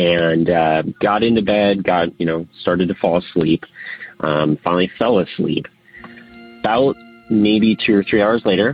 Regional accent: San Diego, California, United States; Hey, Tony. … I love your show. So I am actually originally from San Diego.

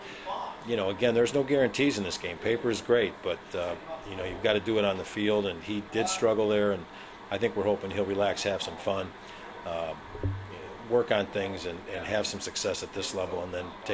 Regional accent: Chicago, Illinois, United States; you know, I'm a Chicago guy, kind of born and raised there for the most part. So to do that in my hometown, dream come true

